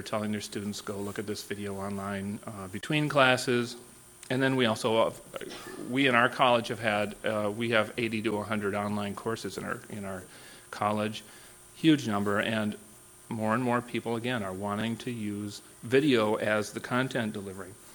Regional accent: Minnesota, United States; And I'm from Minnesota, so it means a lot that you're here.

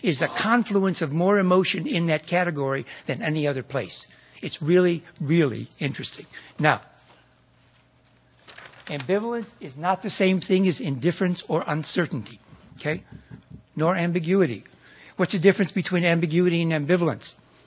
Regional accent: Clark Mills, New York, United States; I grew up in a mill town. I went to school in a very preppy town, Hamilton. I grew up in Clark Mills, New York.

